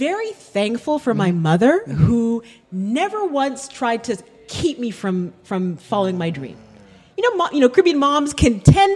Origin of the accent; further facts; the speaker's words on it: Montreal, Quebec, Canada; born there; I was born in Montreal, actually.